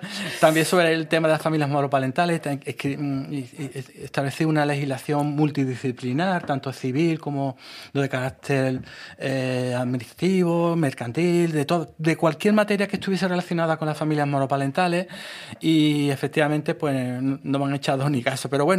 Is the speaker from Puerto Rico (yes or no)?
no; Utrera, Andalusia, Spain; primero de mi pueblo, que soy utrerano, que siempre lo llevo a gala